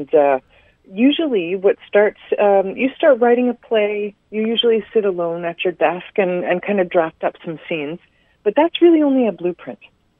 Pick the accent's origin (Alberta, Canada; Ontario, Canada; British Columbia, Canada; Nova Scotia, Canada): Nova Scotia, Canada; Shelburne; moved away as an adult; Yeah, I grew up in the Shelburne and Lockport area and went to Shelburne Regional High School. Spent really the first half of my life in on the East Coast.